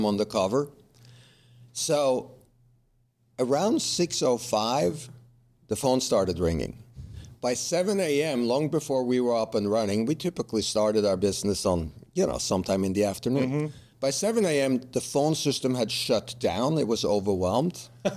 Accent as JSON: {"language": "English", "country": "Norway", "accent": "Norwegian", "second_language": "English", "said": "I'm originally Norwegian. Mm-hmm. So the accent you're hearing, I'm not from Brooklyn and I'm not from Bronx. This is a Norwegian accent that you're hearing. So I'm from Norway, but I went to school in Denmark."}